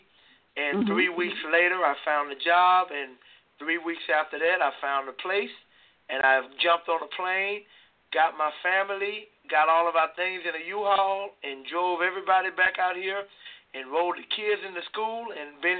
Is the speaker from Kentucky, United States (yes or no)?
no; Coushatta, Louisiana, United States; I was born and raised in Coushatta, Louisiana. That's where I'm born and raised, and I began pastoring there in 2002 as a senior pastor of New Hope.